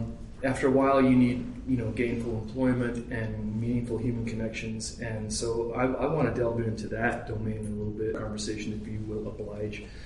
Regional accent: Bozeman, Montana, United States; I was born in Bozeman, raised in Bozeman. I've lived all of my 54 years, except for 8 when I was in the Chicago area with my wife.

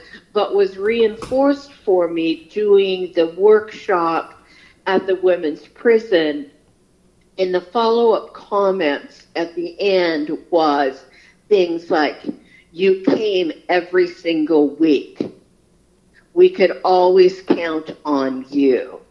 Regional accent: Rocky Boys, Montana, United States; I'm from Rocky Boys.

